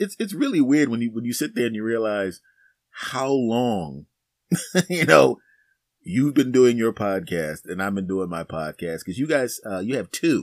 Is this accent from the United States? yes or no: yes; Philadelphia, Pennsylvania, United States; from down a few miles away from here in Philadelphia. They have my hometown cheesesteaks and cream cheese and all the hoagies and all that kind of stuff.